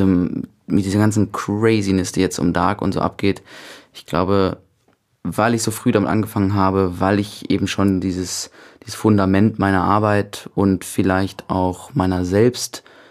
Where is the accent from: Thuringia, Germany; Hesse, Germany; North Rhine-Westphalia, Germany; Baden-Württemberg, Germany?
North Rhine-Westphalia, Germany; Cologne; born or raised there